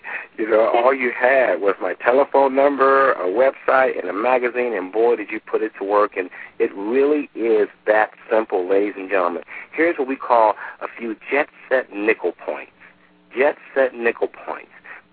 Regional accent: Detroit, Michigan, United States; I want to go from New York now to the Motor City, my hometown

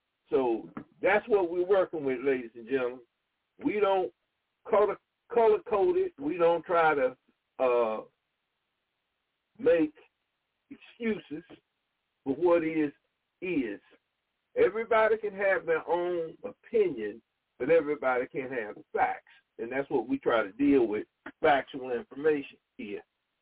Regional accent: Dillon, South Carolina, United States; I hail from South Carolina, from the PD area. It's known as the Greater PD area, which is composed of 10 counties. When you hit the South Carolina line, you run into my home county, which is Dillon County. And I was born in Florence and raised in Dillon, South Carolina

